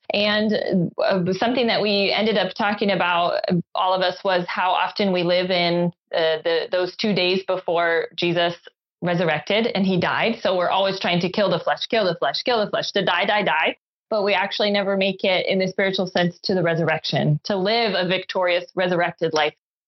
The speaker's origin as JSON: {"language": "English", "region": "Arizona", "country": "United States", "tie": "born or raised there", "also_born_or_lived": "Vermont", "moved": "yes", "lives_now": "Serbia", "said": "So I currently live in central Serbia, but I'm not from here. I grew up in Arizona and Vermont. We moved."}